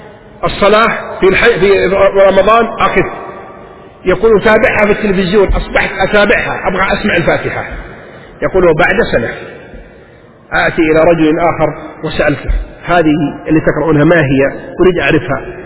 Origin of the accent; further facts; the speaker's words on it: Taif, Makkah Province, Saudi Arabia; امرأة قبل أيام عندنا في الطائف